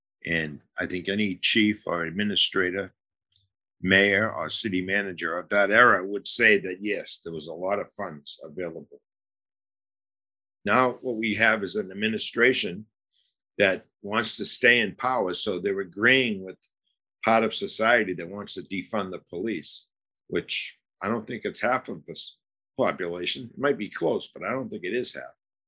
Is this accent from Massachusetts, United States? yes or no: yes; Boston, Massachusetts, United States; 5 of them despised me because I was from Boston.